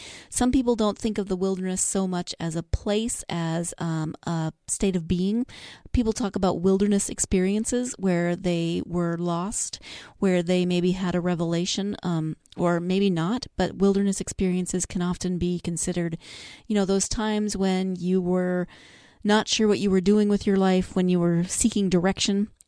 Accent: Montana, United States; For me, I grew up in Montana, a place that people often equate with wilderness. I don't necessarily think of it exactly as wilderness. I grew up in it, you know, in a little town.

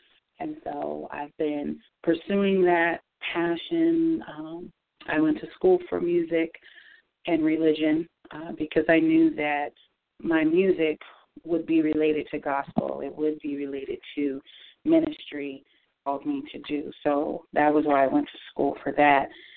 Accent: Springfield, Massachusetts, United States; also born or lived in Boston; I am from Springfield, Massachusetts, originally born in Boston, and I come from a very musically inclined family.

